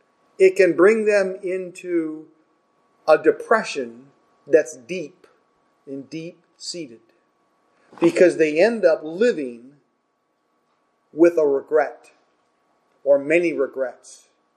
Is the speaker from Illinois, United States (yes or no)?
yes; Chicago, Illinois, United States; because I grew up around Chicago and the O'Hare Airport, been there many times.